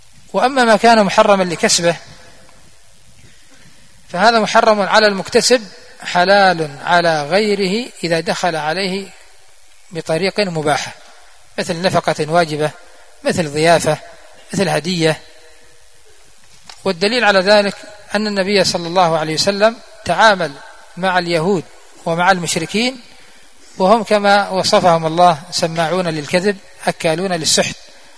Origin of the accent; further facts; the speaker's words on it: Yemen; فتعرفون قبل فترة لما حصلت الأزمة عندنا في اليمن،